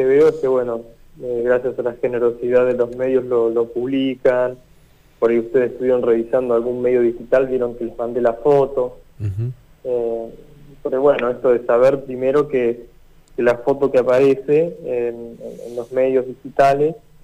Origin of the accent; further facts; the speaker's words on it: Bahía Blanca, Buenos Aires Province, Argentina; la comunidad de donde soy oriundo, acá en Bahía Blanca, es la iglesia San Luis Gonzaga